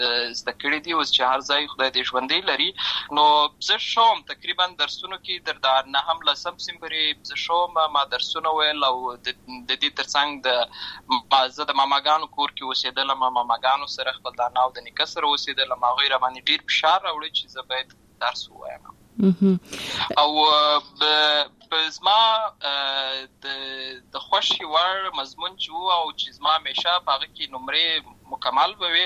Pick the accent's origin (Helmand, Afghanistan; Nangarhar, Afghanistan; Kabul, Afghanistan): Helmand, Afghanistan; Lashkar Gah; also born or lived in Uruzgan; زه په اصل کې د ورزګان ولایت یم، اما زه په هلمند ولایت د شکرګاه کې پیدا شوی یم. اما د لوی سوی یم، عملته می شونځي لسته ده، عملته می ټول ژوند می لامه غزای څخه پیل شوی دی، خو په اصل کې زه د ورزګان ولایت څخه.